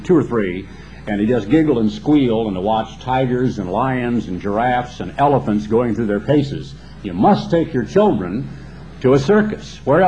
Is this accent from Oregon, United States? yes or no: yes; Oregon, United States; When I grew up in Oregon, my uncle, living with … I have a fascinating film.